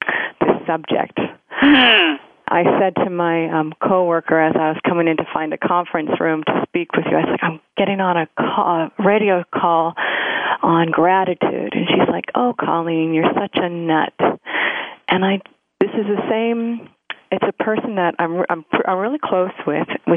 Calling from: New Jersey, United States; Hey, I'm calling from work. I'm in New Jersey.

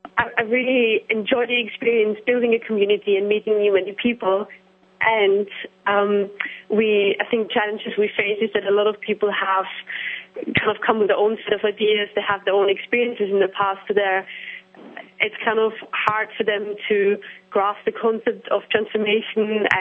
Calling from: London, United Kingdom; I'm calling in from London, from UK.

